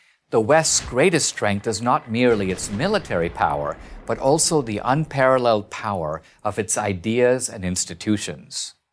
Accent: India; now in United States; I'm an immigrant from India.

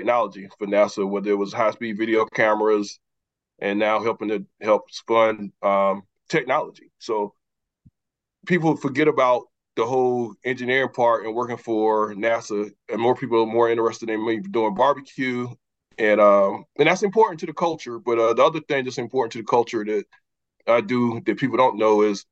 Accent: Paxville, South Carolina, United States; We're from Clarendon County, Paxville, one of the most significant areas in South Carolina in terms of history and culture.

